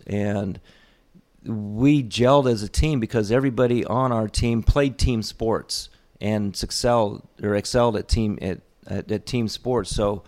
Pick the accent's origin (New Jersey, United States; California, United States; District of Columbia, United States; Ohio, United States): Ohio, United States; Toledo; born there; and then we moved to Toledo they moved to Toledo where I was born